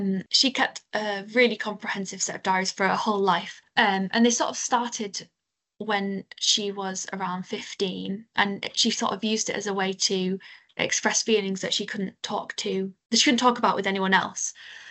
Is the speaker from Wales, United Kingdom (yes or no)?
no; York, Yorkshire and the Humber, United Kingdom; So I'm from York